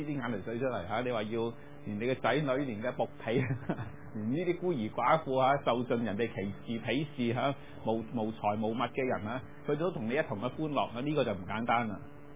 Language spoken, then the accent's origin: Cantonese; China; 我哋中国人好腐败嘅